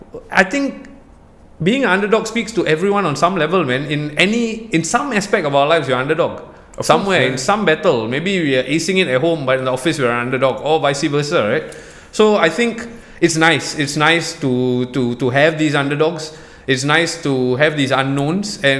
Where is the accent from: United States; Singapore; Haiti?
Singapore; I am Singaporean.